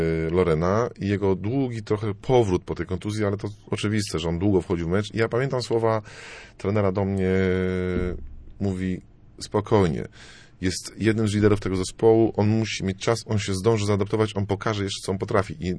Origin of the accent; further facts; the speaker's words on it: Słupsk, Pomeranian Voivodeship, Poland; zakończenia serii 3-1 u nas w Słupsku